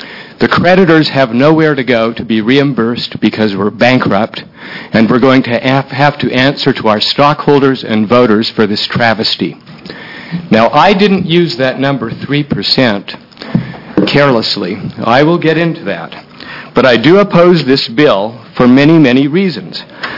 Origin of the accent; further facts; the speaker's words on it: Portland, Oregon, United States; I'm an attorney from Portland.